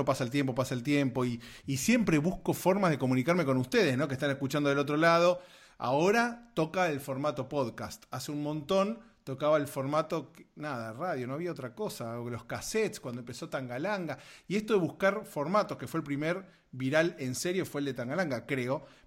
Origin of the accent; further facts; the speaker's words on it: Argentina; moved away; me fui de Argentina hace relativamente poco